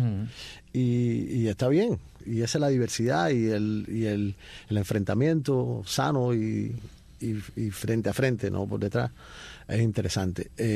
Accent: Havana, Cuba; Soy de Vedado, de Vedado. No tengo nada que ver con el campo

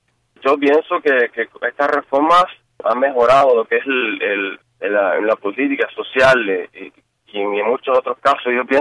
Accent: Cuba; yo crecí en Cuba

